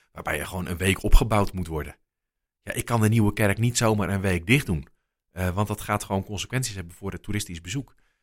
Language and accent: Dutch; Delft, South Holland, Netherlands; Maar wij als Delftenaar, ja, we zijn het gewend.